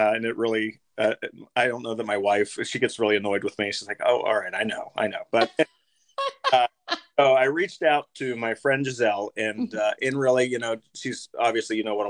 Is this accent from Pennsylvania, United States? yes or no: yes; Pittsburgh, Pennsylvania, United States; So, I am a native Pittsburgher. So, I grew up in the North Hills and I married my high school sweetheart from the North Hills, and we currently still live in the North Hills and our kids go to North Hills.